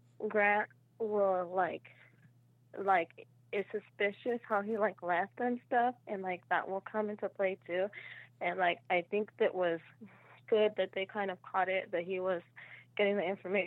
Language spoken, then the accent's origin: English; Bakersfield, California, United States; Bakersfield, California.